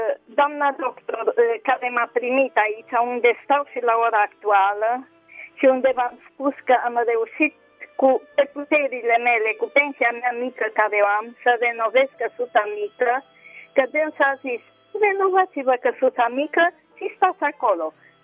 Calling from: Deva, Hunedoara County, Romania

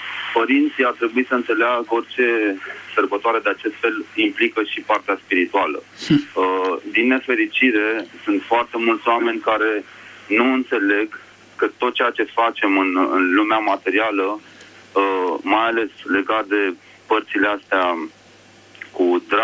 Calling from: Bucharest, Romania; vă sunt din București.

